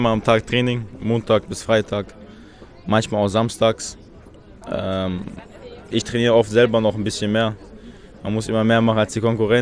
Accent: Chechnya, Russia; Ich komme aus Tschetschenien.

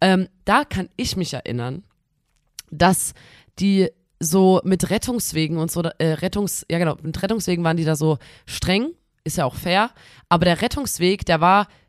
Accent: Chemnitz, Saxony, Germany; Leute, damit könnt ihr halt Leute wie uns, die hier aus Chemnitz kommen, wirklich vom Hocker hauen

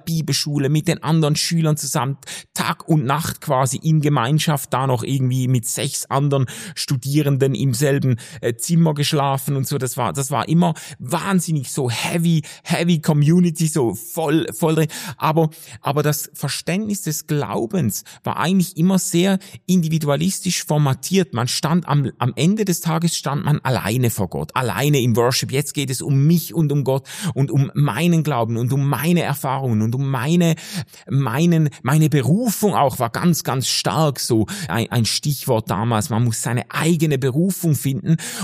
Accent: Schaffhausen, Switzerland; also born or lived in Germany; now in Basel, Switzerland; ich hatte in Schaffhausen, wo ich aufgewachsen bin, viele langjährige Freunde aus verschiedenen, aus Schule und Gemeinde und so, die habe ich alle zurückgelassen, dann nach Deutschland, dann nach Basel

